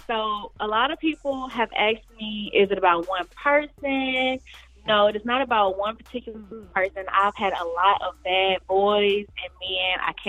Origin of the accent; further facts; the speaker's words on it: Belleville, Illinois, United States; Yes, I was born and raised in Belleville, Illinois.